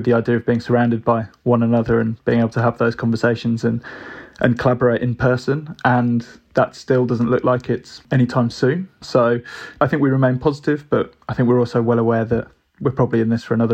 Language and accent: English; Birmingham, West Midlands, United Kingdom; And growing up in Birmingham, which was probably two and a half hours away.